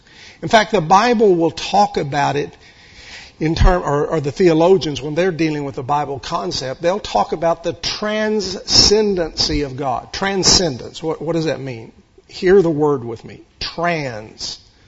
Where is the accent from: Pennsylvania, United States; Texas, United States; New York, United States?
Texas, United States; also born or lived in Longview, United States; And in Texas, okay, folks, I'm from Texas, so you just got to get used to it.